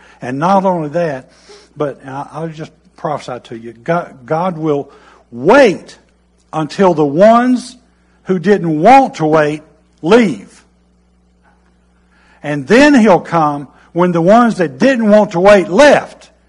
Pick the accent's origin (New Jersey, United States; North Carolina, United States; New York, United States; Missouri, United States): North Carolina, United States; because I was from North Carolina where we tone it down. We don't amp it up.